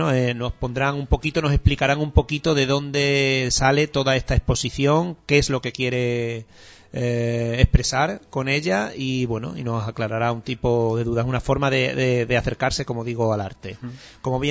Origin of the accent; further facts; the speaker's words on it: Extremadura, Spain; se extrae mucho de las raíces de lo que somos extremeños, de las tradiciones